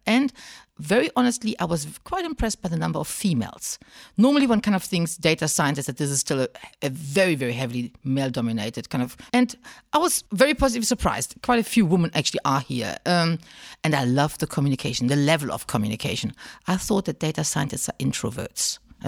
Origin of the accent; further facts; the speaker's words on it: Germany; moved away as an adult; now in South Africa; So as you can hear from my accent, I'm not originally from South Africa. I'm from Germany. After finishing university there, I came to South Africa for an internship and kind of stayed. So that's now 20-something years ago.